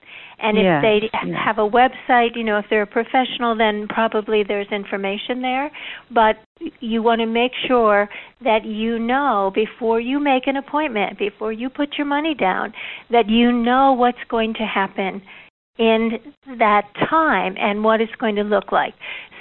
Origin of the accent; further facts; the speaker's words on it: United States; and I can say this as an American, we make everything bigger, better, longer, stronger